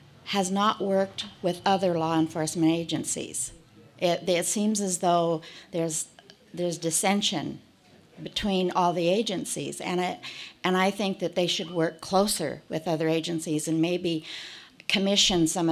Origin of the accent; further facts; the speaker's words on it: South Bend, Indiana, United States; I'm from Eklund Park in South Bend area.